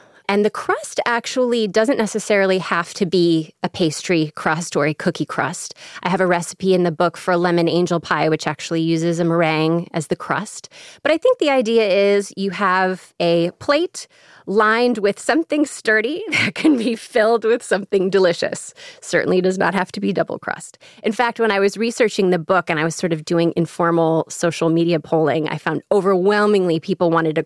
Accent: Illinois, United States; accent: Chicago; kalaki, which is my very Chicago accent way of pronouncing that.

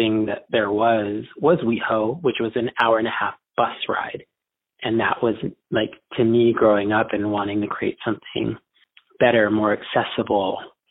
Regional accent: Highland Park, California, United States; As a kid growing up in Highland Park, there were no queer spaces back then.

